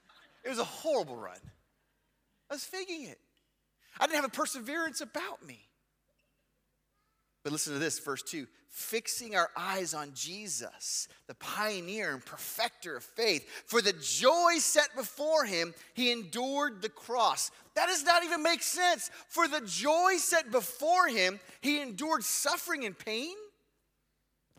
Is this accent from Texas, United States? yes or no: yes; Texas, United States; I grew up in South Texas for a few years. I was there about 10 years, Uvalde County.